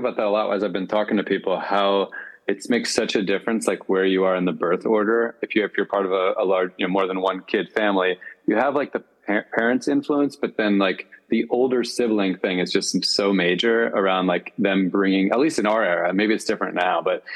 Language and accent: English; New Jersey, United States; also born or lived in Bellingham, Washington; I moved from Bellingham, Washington to New Jersey when I was about 7, so similar. I have like early memories, but most of my memories are from the second place.